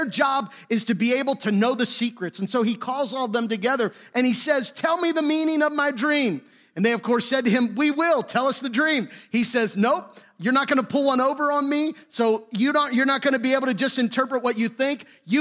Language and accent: English; Pennsylvania, United States; And we're from Western Pennsylvania, so we know how to handle this.